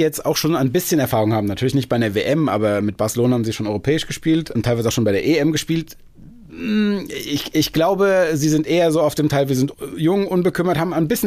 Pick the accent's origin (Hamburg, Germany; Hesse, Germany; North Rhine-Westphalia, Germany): Hesse, Germany; Frankfurt; born there; Da mache ich jetzt als gebürtiger Frankfurter meine ganzen Kumpels glücklich.